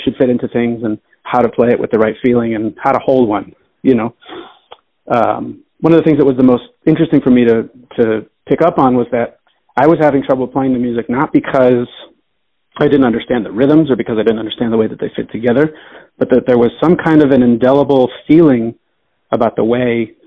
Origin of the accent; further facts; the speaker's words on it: Miami, Florida, United States; born there; I mean, so I was born in Miami, and I wasn't born on the island